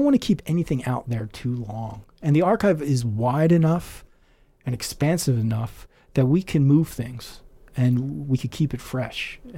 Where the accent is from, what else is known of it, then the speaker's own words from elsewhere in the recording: Philadelphia, Pennsylvania, United States; So I grew up in Philadelphia, and Philadelphia Museum of Art is just mind-bending.